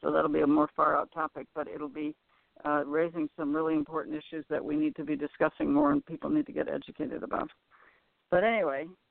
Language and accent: English; Michigan, United States; Well, I grew up in Michigan. I went to University of Michigan undergraduate.